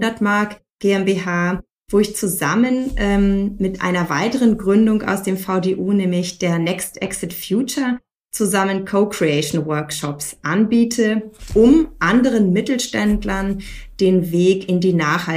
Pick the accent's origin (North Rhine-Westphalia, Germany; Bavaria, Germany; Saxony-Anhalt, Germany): North Rhine-Westphalia, Germany; also born or lived in Barcelona; Ich komme ursprünglich nicht aus Baden, ich komme aus Nordrhein-Westfalen. Bin aber während meiner Karriere überwiegend in der Automobilindustrie auch sehr viel international umgezogen und rumgekommen.